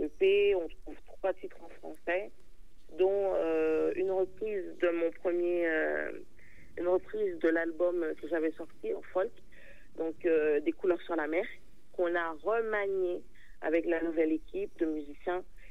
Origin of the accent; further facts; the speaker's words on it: Guadeloupe; j'ai grandi en Guadeloupe.